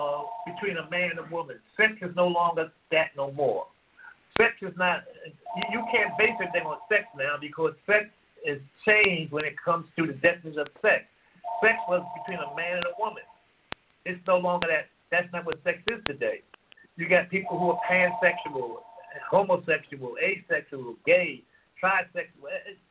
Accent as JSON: {"language": "English", "town": "Philadelphia", "region": "Pennsylvania", "country": "United States", "tie": "born there", "said": "I was born in Philadelphia in 1948. As a young boy, everything was geared toward you becoming a man"}